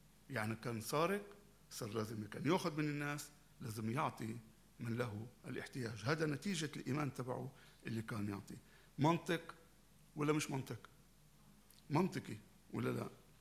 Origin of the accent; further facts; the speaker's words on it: Syria